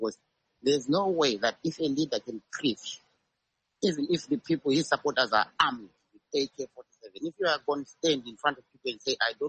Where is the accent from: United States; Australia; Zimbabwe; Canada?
Zimbabwe; Plumtree, Matabeleland South; say, for instance, I come from Plumtree.